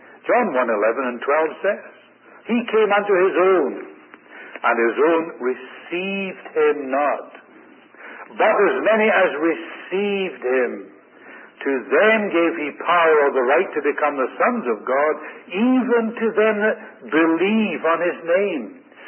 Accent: Scotland, United Kingdom; accent: Scottish; He looked up in surprise, I suppose because of my Scottish accent.

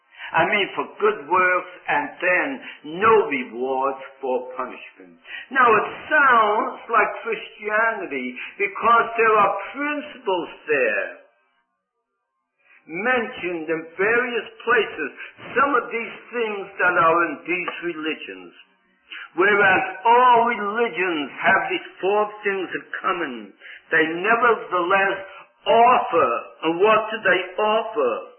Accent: Poland; moved away; Now in the Old Testament, my people, and I was brought up in the Hebrew faith and all that. And when we came from Poland into this country, we still practiced some of these things

